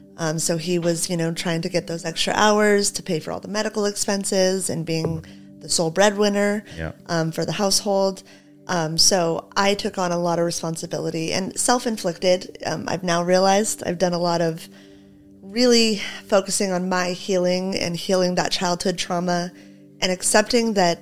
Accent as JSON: {"language": "English", "town": "La Mirada", "region": "California", "country": "United States", "tie": "born or raised there", "said": "Yeah, I grew up in La Mirada, Whittier area."}